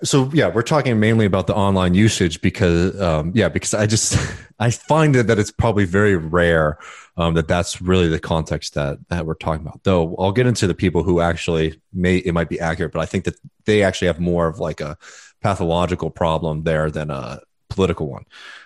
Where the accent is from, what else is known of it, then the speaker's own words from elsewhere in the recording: United States; as an orientation, as an American